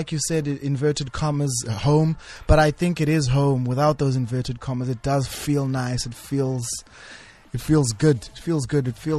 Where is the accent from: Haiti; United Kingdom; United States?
United Kingdom; London; So I am from East London.